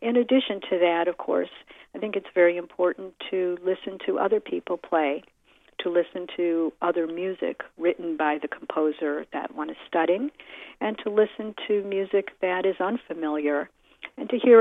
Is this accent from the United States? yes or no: yes; Detroit, Michigan, United States; Well, I grew up in Detroit. No one in my family is a professional musician